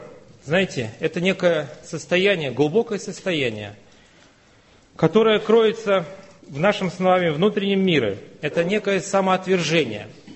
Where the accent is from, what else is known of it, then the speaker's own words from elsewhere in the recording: Russia; а кто я такой, россиянин 21 века?